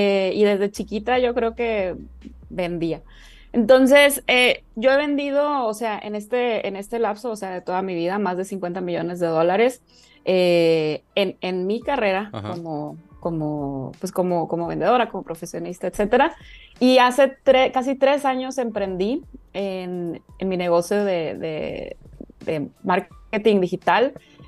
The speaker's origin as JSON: {"language": "Spanish", "town": "Mazatlán", "region": "Sinaloa", "country": "Mexico", "lives_now": "Monterrey, Mexico", "said": "Bueno, yo soy de Mazatlán, Sinaloa. Me vine a Monterrey a estudiar con un 100% de beca."}